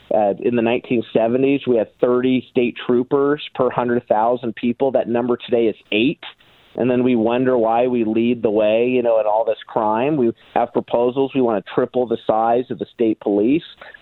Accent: Sandy, Oregon, United States; And I live in one of the fastest growing communities here in Sandy and in Oregon and Sandy, and it's my hometown.

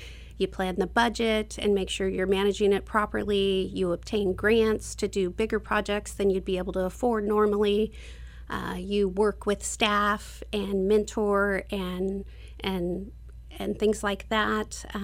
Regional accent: Oregon, United States; Before, I grew up in the Rogue Valley. I went to Eagle Point High School.

